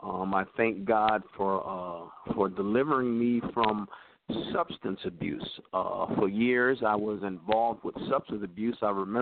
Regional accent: Stamford, Connecticut, United States; also born or lived in Mount Vernon, New York; I was born in Mount Vernon, New York. My parents moved to Connecticut in 1970. And I grew up in Stamford, Connecticut.

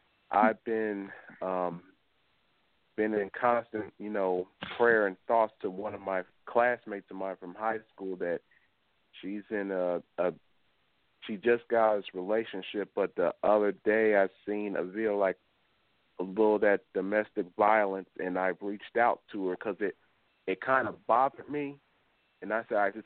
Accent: Dayton, Ohio, United States; we're a little situation here in my hometown of Dayton

